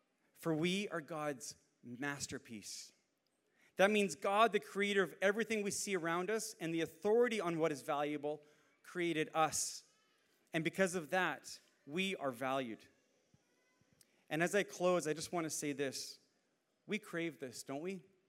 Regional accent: Canada; And we're Canadian, we think about hockey all year

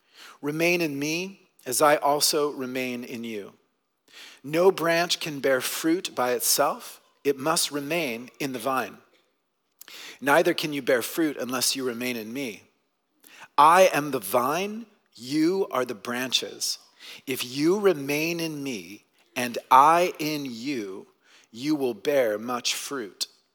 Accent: Oklahoma, United States; moved away as an adult; also born or lived in Costa Rica / Colombia / Texas; now in Canada; a little kid, I spent time living in Costa Rica, and then later for 7 years in Colombia. And then I was born in Texas, and then spent my high school years in Oklahoma.

